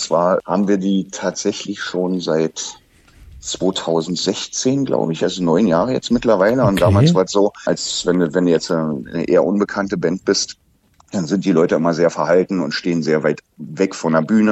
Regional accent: Frankfurt, Brandenburg, Germany; Also ich bin in Frankfurt-Oder groß geworden, in Brandenburg.

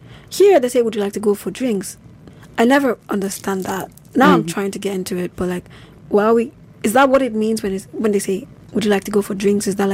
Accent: Nigeria; now in Germany; There's still a lot of things to learn as a Nigerian living in Germany because the culture shocks are so different.

